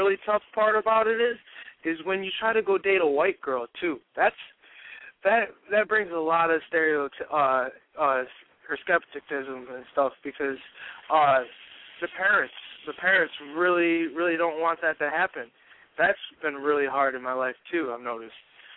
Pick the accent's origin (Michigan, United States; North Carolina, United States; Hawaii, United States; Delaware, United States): Michigan, United States; now in Naples, United States; Like, I'm originally from Michigan, and it was sometimes an issue, not as much, but it was. And then when I moved to the South, I moved down to Naples, Florida.